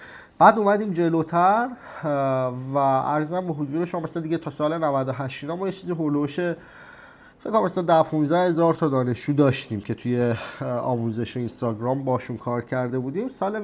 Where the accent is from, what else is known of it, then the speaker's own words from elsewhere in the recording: Iran; moved away; من از ایران مهاجرت کردم رفتم، و توی این پروسه ای که من از ایران رفتم